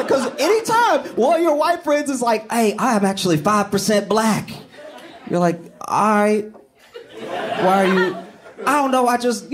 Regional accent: Louisiana, United States; I grew up in Louisiana, so I knew about Juneteenth being so close to Texas and it was celebrated in Louisiana from a young age.

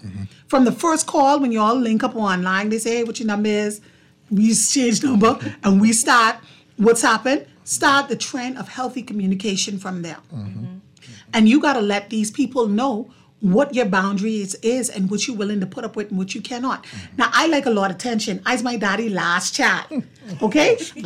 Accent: Grand Bahama, Bahamas; I remember my pastor, the church that I grew up with in Grand Bahama, St. John's Jubilee Cathedral.

